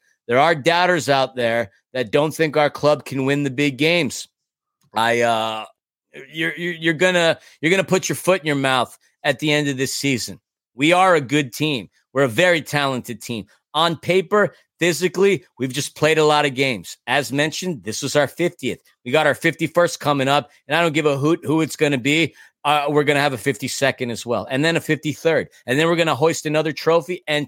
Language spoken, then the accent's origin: English; New York, United States; now in Los Angeles, United States; Y'all listen to this pod, you know I'm born and raised in New York. I live in L.A.